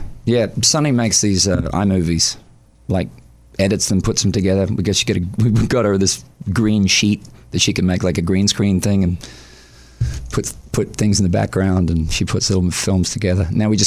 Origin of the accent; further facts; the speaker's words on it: Brisbane, Queensland, Australia; Even though she grew up in Sydney and I grew up in Brisbane, we grew up in the suburbs. And then I moved from there up to where we had a farm for maybe 7 years.